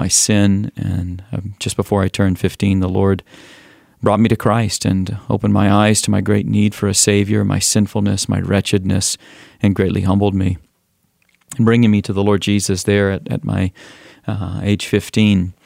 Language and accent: English; Alabama, United States; I grew up in Alabama with my mother and my stepfather